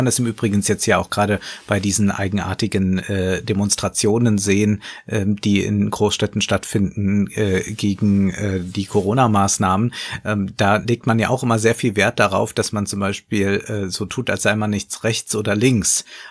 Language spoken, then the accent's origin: German; Koblenz, Rhineland-Palatinate, Germany; Also daher komme ich. Ich komme aus Koblenz.